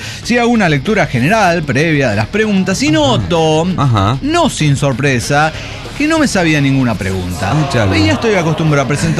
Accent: León, Guanajuato, Mexico; soy de León, Guanajuato

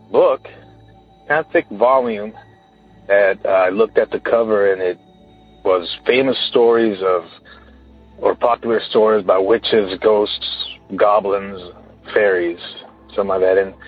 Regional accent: Sacramento, California, United States; I'm from Sacramento, California.

